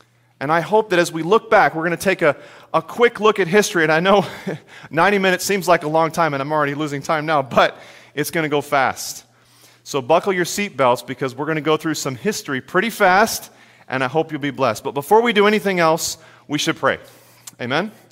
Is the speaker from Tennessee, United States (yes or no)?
yes; Chattanooga, Tennessee, United States; I grew up in Chattanooga, Tennessee. This is my home. I know we're in Georgia, but this is still Chattanooga area.